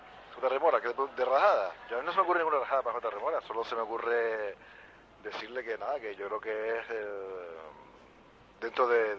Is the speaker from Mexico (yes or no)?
no; Canary Islands, Spain; Dicen que el acento argentino y el canario se parece, pero yo creo que no tanto. Yo soy canario y … de Manga Verde.